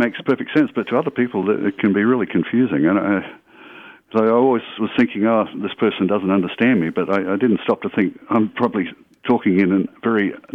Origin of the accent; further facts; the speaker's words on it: Australia; I grew up in Australia